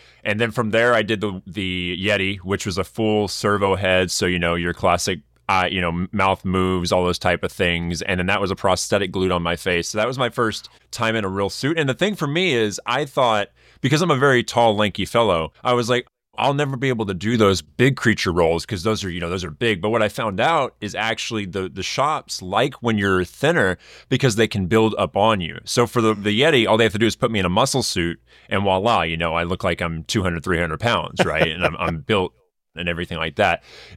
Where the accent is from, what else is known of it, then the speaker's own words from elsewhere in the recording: Texas, United States; now in Los Angeles, United States; Yeah, so I'm originally from Texas. I grew up in a theater background and I wanted to do voiceover. Voiceover was my main goal for the industry. So I moved to LA, went to film school, got a job in radio.